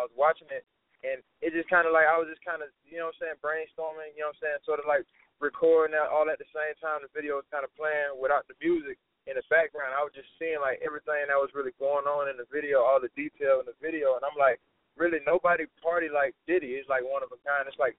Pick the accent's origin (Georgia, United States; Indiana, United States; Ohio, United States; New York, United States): Georgia, United States; Atlanta; also born or lived in Milwaukee; Well, originally I'm from Milwaukee, you know what I'm saying, Milwaukee, Wisconsin. That's where I was born at. I was raised on the north side of Atlanta, that's Gwinnett County, so you don't know it.